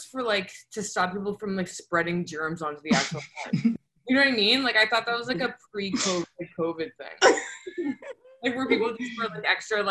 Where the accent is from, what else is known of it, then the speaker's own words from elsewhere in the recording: Canada; now in Brooklyn, United States; No, I'm in Brooklyn right now. I'm from Canada.